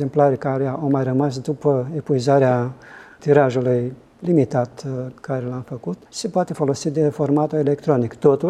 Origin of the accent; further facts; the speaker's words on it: Moldovița, Suceava County, Romania; M-am născut în Moldovița, un loc minunat din țară, din Bucovina.